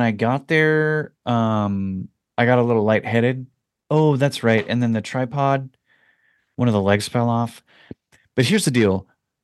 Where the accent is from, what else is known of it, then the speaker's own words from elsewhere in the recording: Oregon, United States; Nope. And I'm from Oregon.